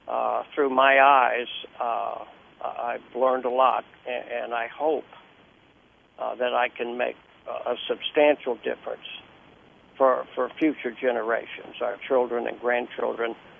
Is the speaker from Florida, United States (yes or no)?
yes; Florida, United States; When you're raised in Florida and you've been here many generations